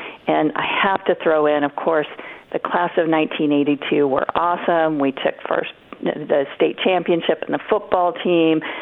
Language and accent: English; Oregon, United States; growing up in Oregon and starting out in Coos County, I was always near the water